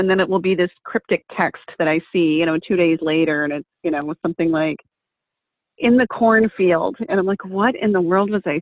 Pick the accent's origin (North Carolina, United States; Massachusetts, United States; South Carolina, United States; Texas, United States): Texas, United States; I mean, I grew up in Texas. I love everything about just kind of, you know, rustic kind of ranch farm.